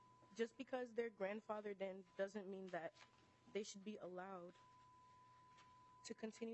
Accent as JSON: {"language": "English", "town": "Minneapolis", "region": "Minnesota", "country": "United States", "said": "I actually just came here from school because this is very important. But I'm from North Minneapolis and Juxtaposition Arts."}